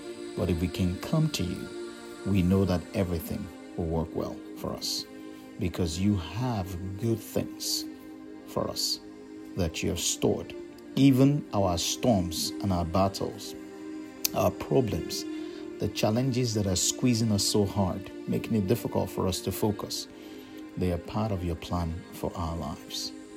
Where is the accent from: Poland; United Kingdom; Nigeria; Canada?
Nigeria; now in United States; But I grew up in the country of Nigeria, and I'm back in the United States. I've been here since 2001.